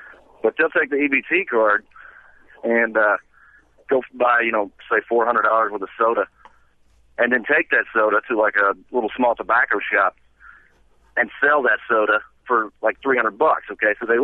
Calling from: Kentucky, United States; I'm calling from East Kentucky.

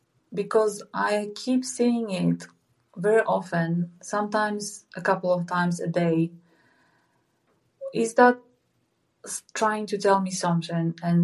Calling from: Poland; I'm in New Zealand. I come from Poland.

